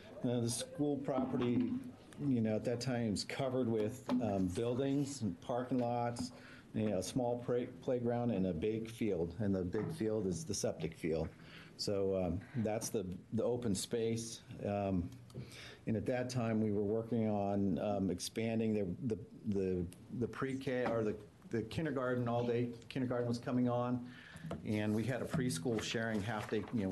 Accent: Kings Valley, Oregon, United States; I'm from Kings Valley, Oregon.

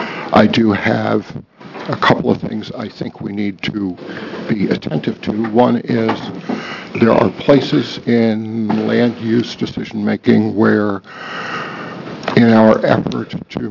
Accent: Eugene, Oregon, United States; I am from Eugene. I'm an attorney.

